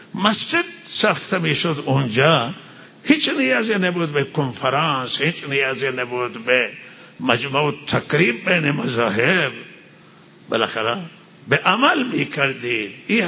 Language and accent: Persian; Iran; ما ایرانی هستیم شهروند ایرانیم